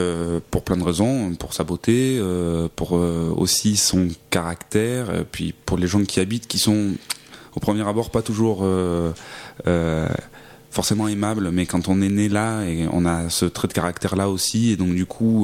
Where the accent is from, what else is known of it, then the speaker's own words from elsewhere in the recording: Provence-Alpes-Côte d'Azur, France; Moi, je viens d'un petit village des Gorges du Verdon, donc il y a ce petit côté aussi retranché.